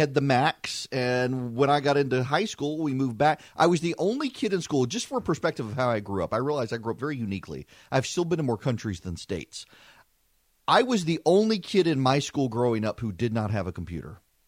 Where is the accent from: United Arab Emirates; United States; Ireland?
United Arab Emirates; Dubai; When I was a kid, I grew up in Dubai